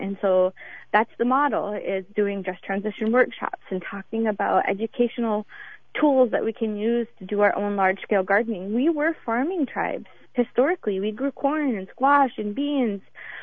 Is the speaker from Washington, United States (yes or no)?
no; Fort Berthold, North Dakota, United States; I'm from Fort Berthold. It's called Fort Berthold because it literally was a fort that was built to keep my nations, the Mandan, Hidatsa, Rikara nations, in it